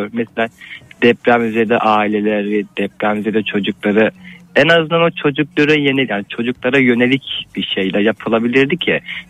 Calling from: Ankara, Turkey; Ankara'dan nasılsınız?

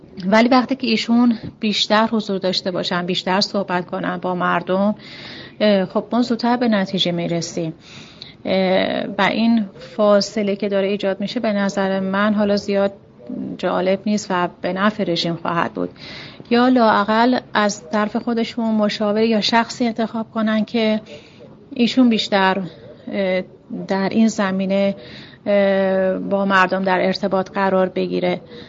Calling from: Shiraz, Fars, Iran; من از شیراز هستم و یک خواهش ازتون داشتم.

